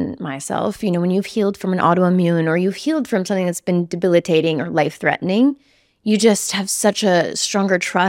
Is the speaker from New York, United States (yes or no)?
no; Wisconsin, United States; I moved from Wisconsin for a reason.